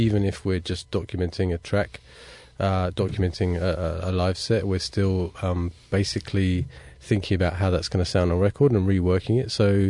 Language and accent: English; London, United Kingdom; also born or lived in Melbourne; now in Sydney, Australia; I'm from London and I've lived in Australia since 2008, first in Melbourne, and then I moved to Sydney in 2011